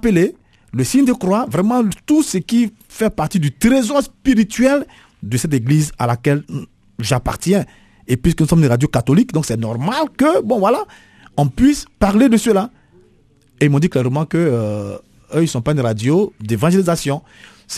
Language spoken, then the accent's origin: French; Côte d’Ivoire; Mais chez moi, en Côte d'Ivoire et en Afrique